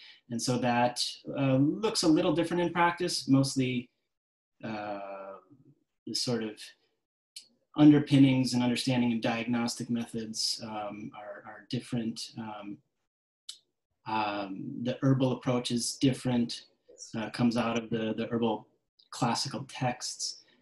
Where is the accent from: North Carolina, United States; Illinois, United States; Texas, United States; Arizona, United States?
Illinois, United States; Chicago; now in Silverton, United States; I'm up in Chicago, well, outside of Chicago, really. And I've lived in the Pacific Northwest since 2000.